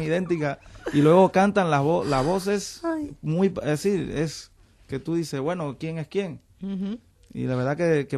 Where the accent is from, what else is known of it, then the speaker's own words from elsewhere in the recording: Cuba; Lo que hemos recibido todos los, en mi caso como cubano, ¿no?